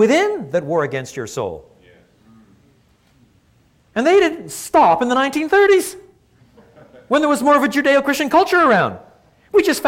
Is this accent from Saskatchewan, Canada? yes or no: no; Quebec, Canada; also born or lived in England; And I was brought up in French Canada.